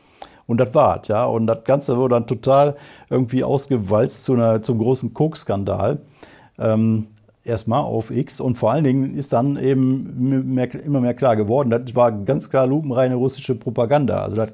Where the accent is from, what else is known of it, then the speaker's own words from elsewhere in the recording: Remscheid, North Rhine-Westphalia, Germany; vor dem Remscheider Rathaus in meiner Heimatstadt